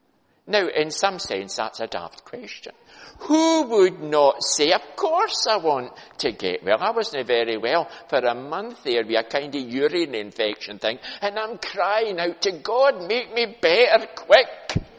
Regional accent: Kelso, Scotland, United Kingdom; I was brought up in the Borders in Kelso.

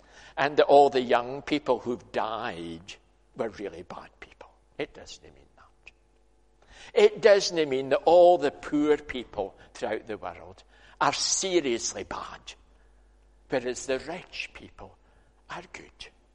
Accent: Scotland, United Kingdom; you can't, as a Scot, not mention that in the course of a sermon, because we like Eric Liddell, don't we?

